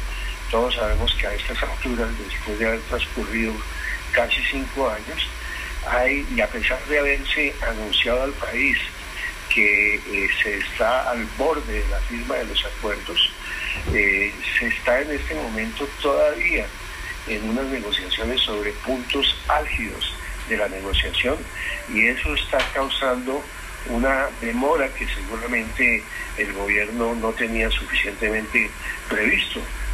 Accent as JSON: {"language": "Spanish", "town": "Zipaquirá", "region": "Cundinamarca", "country": "Colombia", "tie": "born or raised there", "said": "era alcalde de mi ciudad natal, que es Zipaquirá, un municipio vecino a Bogotá"}